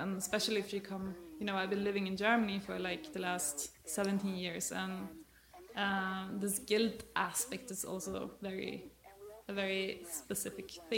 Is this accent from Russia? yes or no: no; Sweden; I'm from Sweden.